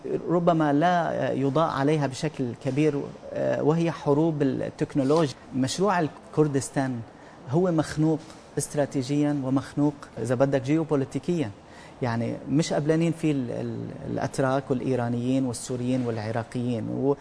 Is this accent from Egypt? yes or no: no; Lebanon; ويتم محاصرتنا نحن كلبنانيين والضغط علينا لبنانيين